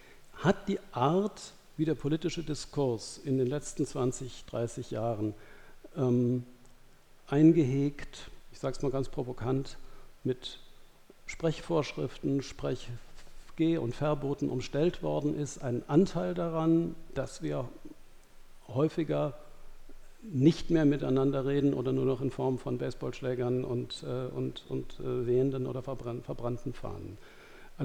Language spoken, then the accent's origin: German; Hesse, Germany; ich finde es als Westdeutscher, der in Hessen aufgewachsen ist